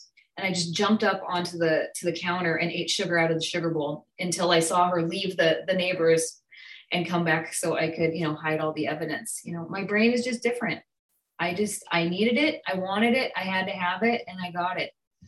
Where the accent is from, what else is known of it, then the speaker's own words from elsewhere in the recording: San Jose, California, United States; I'm from San Jose, California, so it's earlier for me, but I'm still probably as tired as everyone else.